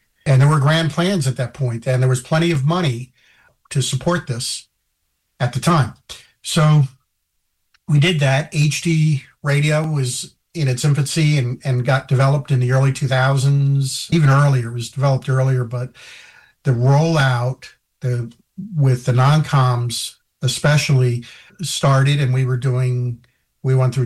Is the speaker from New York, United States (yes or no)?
yes; Long Island, New York, United States; I grew up on Long Island, and I remember always tuning in and listening to radio, AM, FM, moved upstate New York in 1973, 1974, and kind of a culture shock